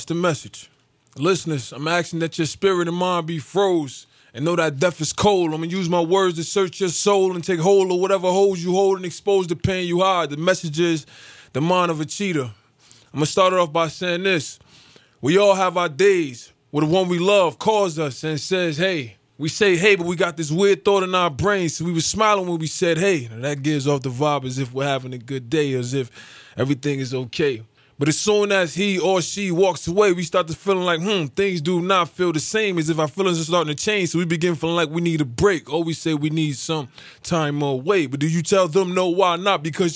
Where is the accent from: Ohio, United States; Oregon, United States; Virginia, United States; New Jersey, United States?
New Jersey, United States; Newark; now in Raleigh, United States; I'm from Newark, New Jersey. I moved to North Carolina back and forth, you know, growing up.